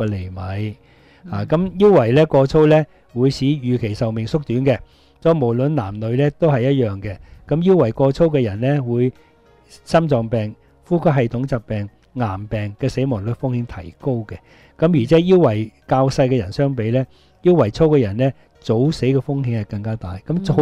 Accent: Hong Kong; 所以你睇到一般日本人嗰啲时装店咧，嗰啲食嗰啲衣服咧系我哋香港人都唔系好揾得啱噶

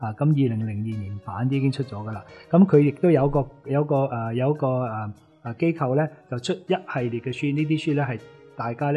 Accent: Hong Kong

